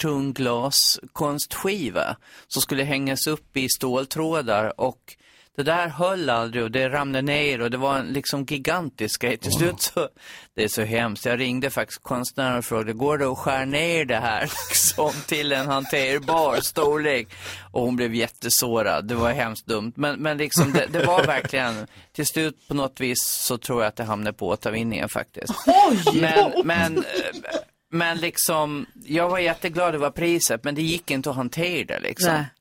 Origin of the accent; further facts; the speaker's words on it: Solna, Stockholm County, Sweden; Och så var de i mina hemtrakter i Solna